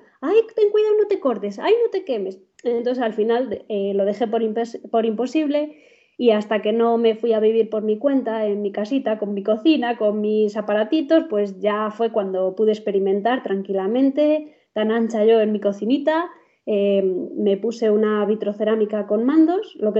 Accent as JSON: {"language": "Spanish", "town": "Valladolid", "region": "Castile and León", "country": "Spain", "said": "soy de Valladolid"}